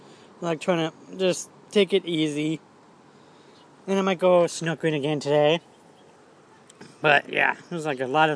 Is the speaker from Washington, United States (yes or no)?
yes; Bremerton, Washington, United States; I'll go back to my hometown, be back in Bremerton by Wednesday night at 9:00 p.m.